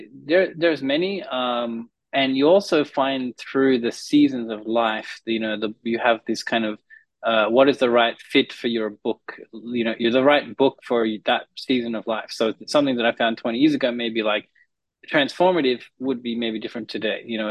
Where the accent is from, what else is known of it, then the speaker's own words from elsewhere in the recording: Australia; So I'm the Australian Muslim designer that will come up.